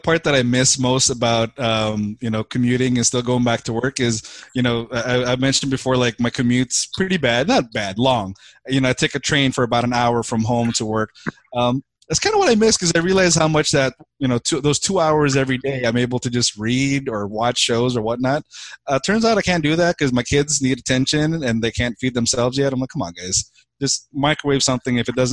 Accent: Philippines; growing up in the Philippines, you were surrounded by either G.I. Joe, Transformers, and He-Man

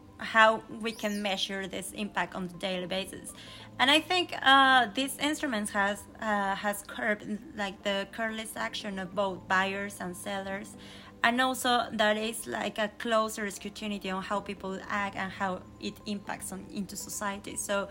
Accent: Mexico City, Mexico; I'm from Mexico City

